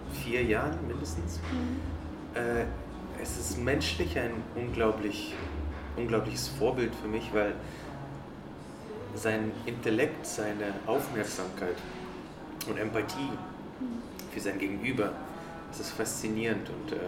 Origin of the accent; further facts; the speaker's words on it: Ukraine; now in Karlsruhe, Germany; Ich komme aus der Ukraine. Ich bin gerade in Karlsruhe in einem Café.